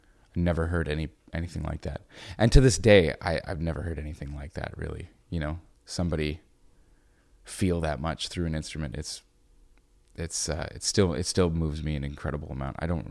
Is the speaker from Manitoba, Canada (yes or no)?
yes; Winnipeg, Manitoba, Canada; I'm from Winnipeg.